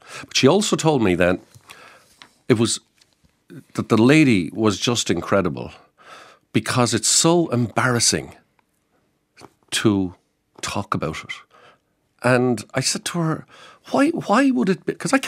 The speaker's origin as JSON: {"language": "English", "town": "Cullohill", "region": "Leinster", "country": "Ireland", "tie": "born or raised there", "said": "where I grew up in Cullohill in County Laois"}